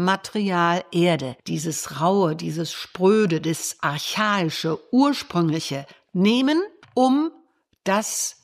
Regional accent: Düsseldorf, North Rhine-Westphalia, Germany; born there; Bei ihm habe ich studiert, 6 Jahre, Abschlussmeisterschüler hier in Düsseldorf. Ich bin ja auch hier geboren in Düsseldorf

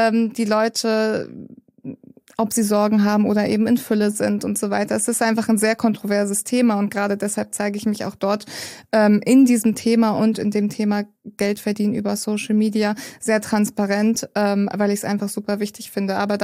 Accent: Kiel, Schleswig-Holstein, Germany; 28 Jahre jung. Ich komme aus Kiel, komme auch gebürtig dorthin und werde jetzt in Zukunft mehr in Portugal sein als in Kiel.

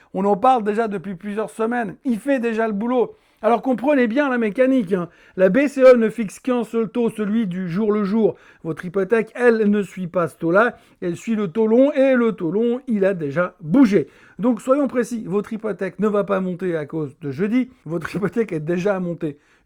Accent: Switzerland; passons juste deux minutes à voir ce qui se passe chez nous, en Suisse

